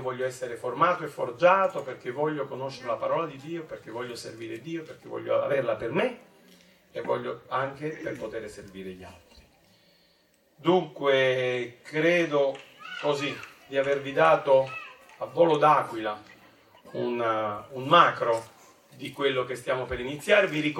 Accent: Venezuela; now in Italy; conosco bene la Colombia perché io sono venezuelano

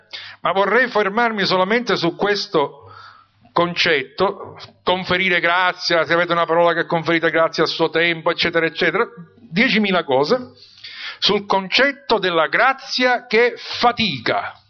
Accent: Palermo, Sicily, Italy; Io di solito ho dovuto imparare il siciliano perché era una lingua, i miei mi tenevano lontani da bambino, pur vivendo a Palermo, dalla popolazione locale

